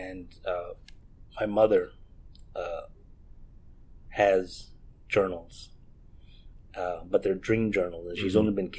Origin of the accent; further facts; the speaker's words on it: Ohio, United States; Just because I remember growing up in Ohio, we didn't have cable.